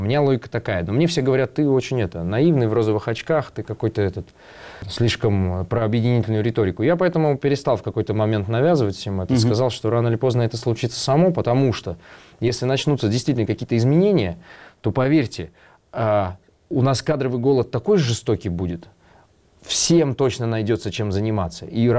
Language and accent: Russian; Moscow, Russia; Город Владимир живет 3 года на эту денежку, которую мы себе, москвичи, позволяем тратить на пиар мэра.